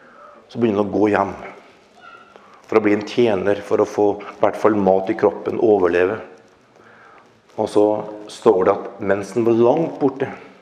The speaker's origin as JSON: {"language": "Norwegian", "region": "Trøndelag", "country": "Norway", "accent": "Trøndersk", "said": "For at jeg snakker trøndersk? Nei."}